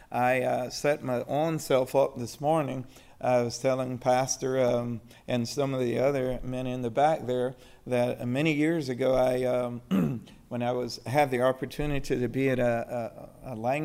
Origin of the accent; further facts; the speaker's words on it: South Carolina, United States; I am from South Carolina. I may not sound like that anymore, but yes, South Carolina farm boy.